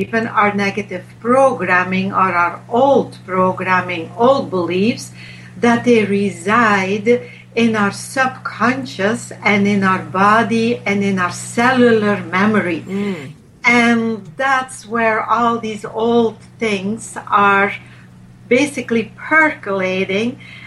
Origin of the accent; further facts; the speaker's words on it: Belgium; Yes, but Belgium has also the French language and the Flemish language.